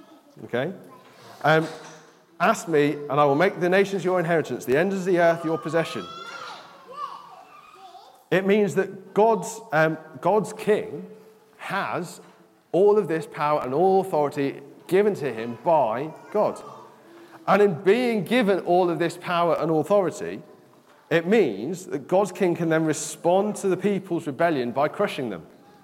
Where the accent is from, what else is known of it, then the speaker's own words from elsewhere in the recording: United Kingdom; I like being a Brit.